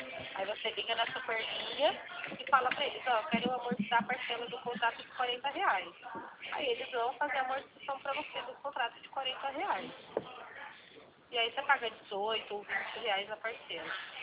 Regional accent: Presidente Prudente, São Paulo, Brazil; Eu sou aqui de Prudente. Tô pertinho de vocês.

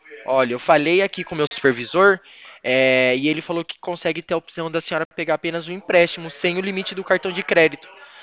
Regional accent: Itu, São Paulo, Brazil; Consultor financeiro. Trabalho na empresa Poupacred e sou da cidade de Itu

